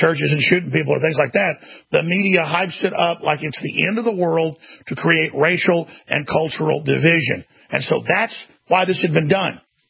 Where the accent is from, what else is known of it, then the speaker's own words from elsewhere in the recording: Texas, United States; I'm a Texan. This happened close to where I live, happened in Houston.